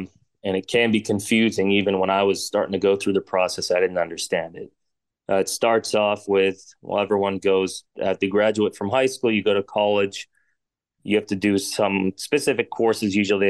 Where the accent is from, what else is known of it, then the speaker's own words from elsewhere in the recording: Pennsylvania, United States; So yeah, I actually grew up in Westmoreland County. There was a hospital system in Jeannette, that was called Mansour Hospital. That's where I was born. My family, my background, they're from Syria mostly.